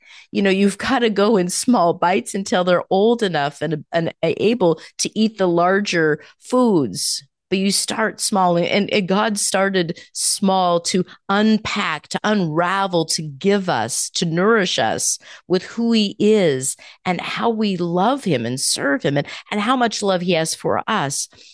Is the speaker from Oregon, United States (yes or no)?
yes; Portland, Oregon, United States; I came from Portland, Oregon, which is a bigger city where there is much homelessness and mental illness that's very visible all over the place.